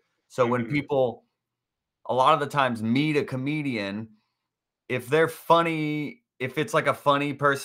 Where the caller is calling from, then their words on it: Atlanta, Georgia, United States; Atlanta, Georgia, yes.